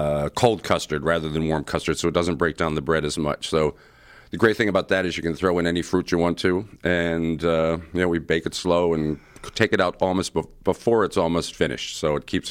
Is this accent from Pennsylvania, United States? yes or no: yes; Philadelphia, Pennsylvania, United States; It's for when I was growing up in Southwest Philly, it was.